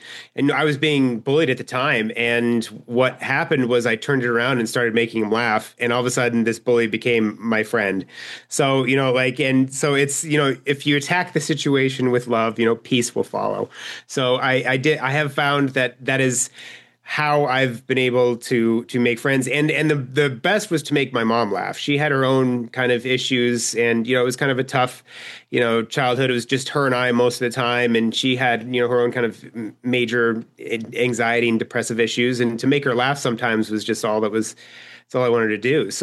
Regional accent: Scottsdale, Arizona, United States; Scottsdale, Arizona.

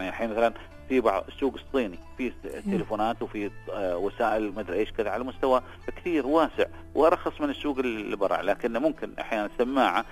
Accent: United Arab Emirates; عندنا بالإمارات

